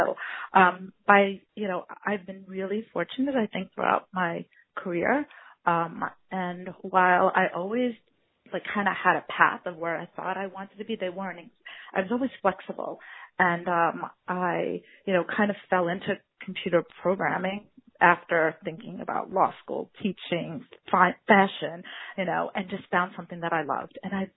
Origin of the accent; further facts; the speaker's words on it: Brooklyn, New York, United States; So, you know, I'm a native New Yorker. I grew up here in Brooklyn. So I'm home.